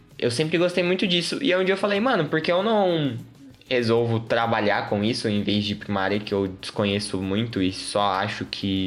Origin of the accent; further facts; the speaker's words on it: São Paulo, Brazil; Sou do interior de São Paulo, tá, gente? Esqueci de falar isso, mas eu sou do interior de São Paulo, então se eu puxar o R, não liguem.